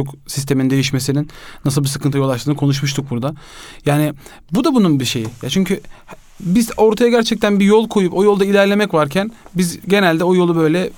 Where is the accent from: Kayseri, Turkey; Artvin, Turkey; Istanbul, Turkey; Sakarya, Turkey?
Istanbul, Turkey; Maltepe; Ben Maltepe'de doğup büyüdüm. İstanbul Maltepe'de.